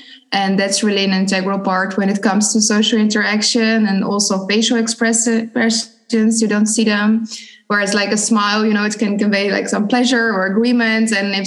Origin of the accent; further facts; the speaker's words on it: Croatia; first language Croatian; English is a second language; my native language is Croatian. So I really need to switch and to make differences in my pronunciation.